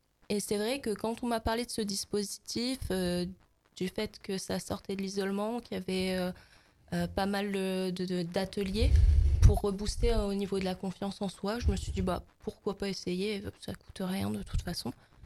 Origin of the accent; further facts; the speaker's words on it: Hazebrouck, Hauts-de-France, France; j'ai 26 ans, je suis artiste peintre actuellement et je viens d'Hasbrook.